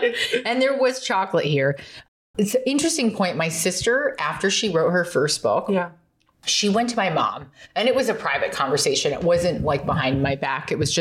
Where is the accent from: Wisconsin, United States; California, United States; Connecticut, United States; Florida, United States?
California, United States; As a Californian, born and raised, we have issues.